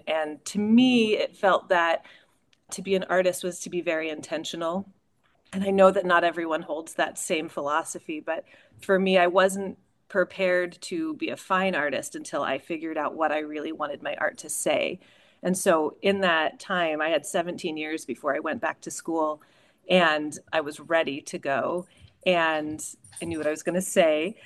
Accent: Modesto, California, United States; I grew up in Modesto, and my dad's in ag, and so the taqueria feels really comfortable to me.

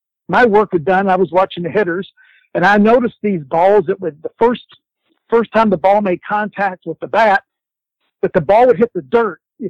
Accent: Texas, United States; I grew up in Texas and I used to watch Daryl Royal and the University of Texas.

